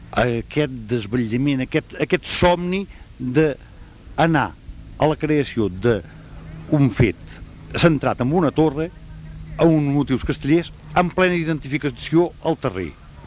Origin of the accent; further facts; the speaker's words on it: Catalonia, Spain; born there; now in Barcelona, Spain; Sí, jo he vingut des de Barcelona. Convé dir que jo sóc nat al Camp de Tarragona, o sigui, no sóc pròpiament barceloní, visc a Barcelona ja fa molts anys